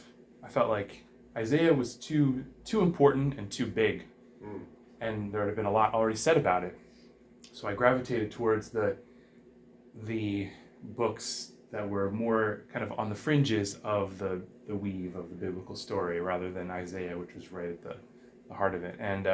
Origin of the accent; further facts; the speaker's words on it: Ethiopia; I grew up in Ethiopia and went to the Coptic church, but I haven't been to church in a long time.